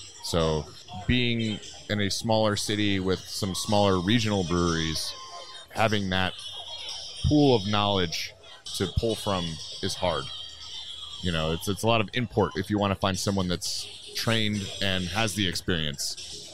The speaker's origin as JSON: {"language": "English", "town": "Marietta", "region": "Georgia", "country": "United States", "tie": "born or raised there", "said": "I miss Atlanta very, very much. Like I said, I was born in Marietta and went to Fayette County High, so I miss being down here. I miss the red clay. I miss the heat."}